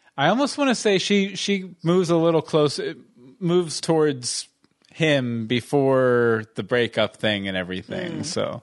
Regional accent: Texas, United States; I grew up in Texas, so I get that one.

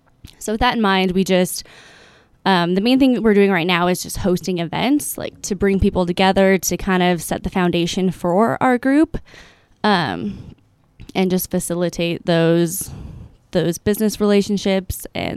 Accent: Riverton, Wyoming, United States; I grew up just outside of Riverton. So I went to school in Wind River, a little Pavilion, Wyoming.

